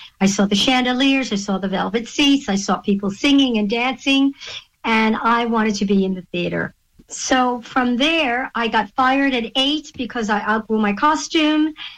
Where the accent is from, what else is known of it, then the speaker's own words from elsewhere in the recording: New York City, New York, United States; I was born and raised in New York City, Chinatown. My father had a restaurant.